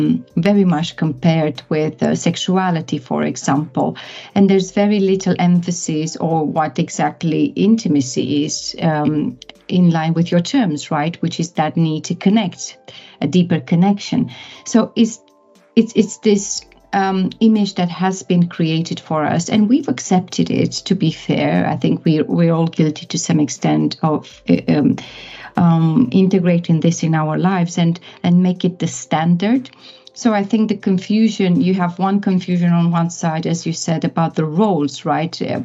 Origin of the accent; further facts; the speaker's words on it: Romania; I'm originally from Romania.